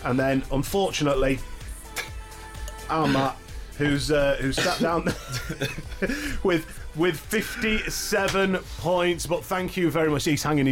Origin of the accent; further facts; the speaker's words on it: Yorkshire and the Humber, United Kingdom; I'm from Yorkshire.